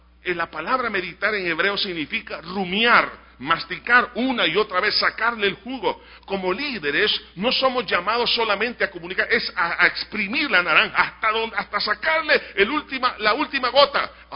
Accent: El Salvador; preguntémonos cuántos premios Nobel tenemos aquí como salvadoreños.

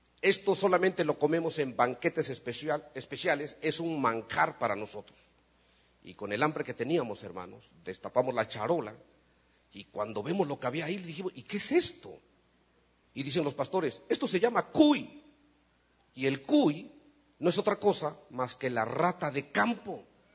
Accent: Veracruz, Mexico; also born or lived in Matamoros, Mexico; Yo vengo, como les dije en la mañana, los que estuvieron en la mañana, de México, aunque yo soy del estado de Veracruz, pero vengo de una ciudad fronteriza con los Estados Unidos que se llama Matamoros, Tamaulipas.

